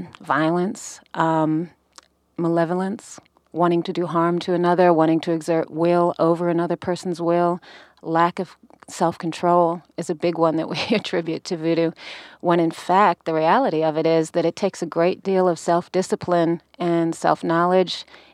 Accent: Maine, United States; also born or lived in Connecticut / New York; I grew up in Maine and in Connecticut. I went to college in New York for a while

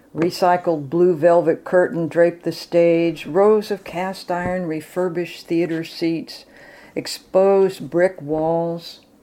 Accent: Palo Alto, California, United States; I grew up in Palo Alto. I went to Berkeley and got together with Gary there.

